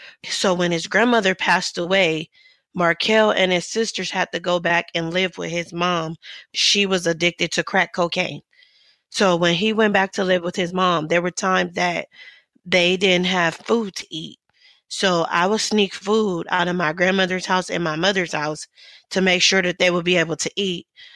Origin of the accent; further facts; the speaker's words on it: Los Angeles, California, United States; And the neighborhood I grew up in, the Blocks and the Hoovers are what we consider to be enemies.